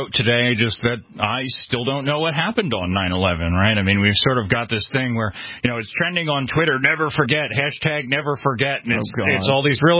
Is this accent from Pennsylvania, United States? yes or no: no; New York, United States; Now, I'm from New York, so you can imagine, there's a lot of 9/11 skepticism there.